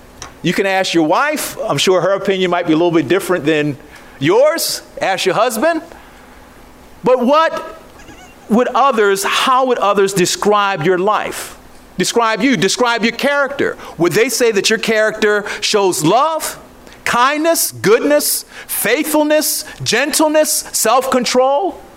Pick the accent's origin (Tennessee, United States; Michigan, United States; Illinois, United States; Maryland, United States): Maryland, United States; Baltimore; I grew up in Baltimore. Baltimore was the murder capital of the United States for umpteen years.